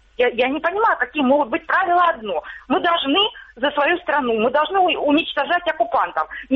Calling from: Luhansk Oblast, Ukraine; Алло, здравствуйте, Луганщина

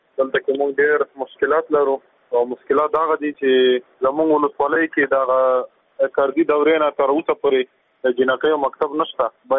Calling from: Zabul, Afghanistan; د زابل ولایت اوسیدونکی یم.

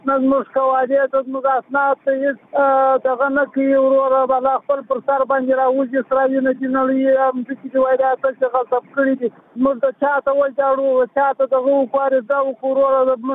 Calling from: Zabul, Afghanistan; د زابل ولایت شمزو ولسوالۍ صدا پیام پریدم

